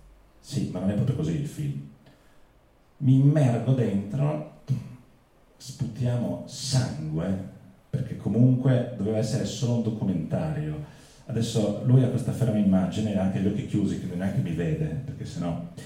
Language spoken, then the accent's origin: Italian; Slovenia; Da parte italiana io sono sloveno, assolutamente non nazionalista, nel senso che sono un bastardo di confine